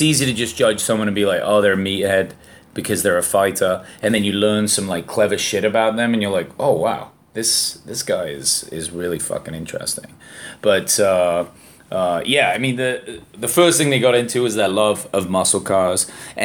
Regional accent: England, United Kingdom; And to me, being English, it like encapsulated something truly American, truly unique and American

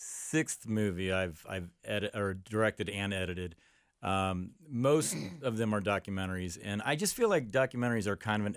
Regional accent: Amelia, Ohio, United States; I'm an east sider. No way. Where? I grew up in Amelia. I went to Amelia High School, actually.

